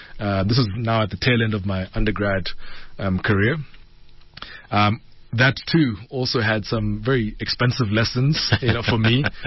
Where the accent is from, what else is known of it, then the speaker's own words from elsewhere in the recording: Pretoria, Gauteng, South Africa; I am now 35, so I'll have to hand over my youth card this year. But I grew up in Pretoria.